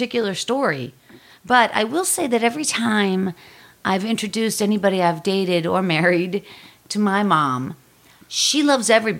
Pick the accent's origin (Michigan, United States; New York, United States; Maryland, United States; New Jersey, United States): New York, United States; now in Los Angeles, United States; I actually love Los Angeles. I grew up in New York, but I love Los Angeles.